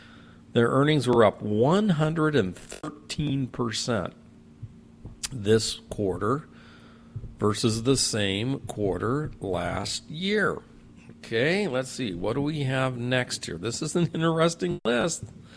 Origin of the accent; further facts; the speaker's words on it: San Diego, California, United States; Growing up in San Diego, I had a lot of friends that worked for SeaWorld.